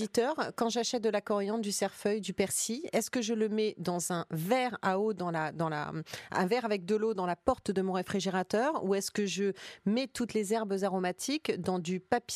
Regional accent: Normandy, France; Je suis normande, hein, personne ne l'ignore.

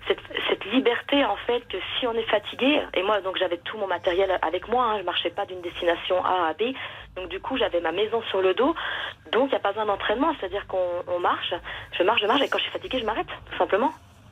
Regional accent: Bourgogne-Franche-Comté, France; je suis du Jura et je suis invitée

